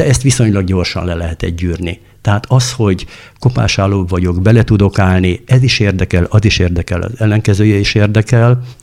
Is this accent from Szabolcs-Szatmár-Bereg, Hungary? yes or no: yes; Demecser, Szabolcs-Szatmár-Bereg, Hungary; born there; én Demecserbe születtem, két falóval arrébb Gyulaházáról startolt